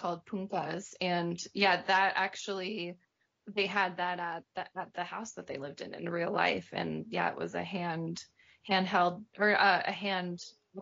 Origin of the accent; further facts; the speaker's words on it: California, United States; You know, it's a very different climate than in India, but I feel, as a Californian, I'm pretty connected to nature.